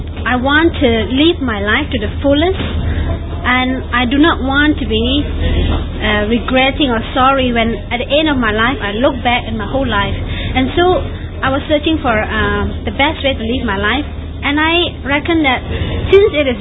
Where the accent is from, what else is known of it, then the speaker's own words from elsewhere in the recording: West Malaysia, Malaysia; I come from West Malaysia, and I have been a Christian for 10 years. I accepted the Lord Jesus Christ at the age of 14